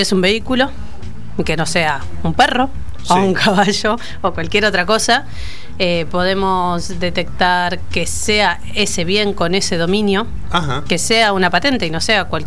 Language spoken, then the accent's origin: Spanish; La Plata, Buenos Aires Province, Argentina; Somos de La Plata, sí.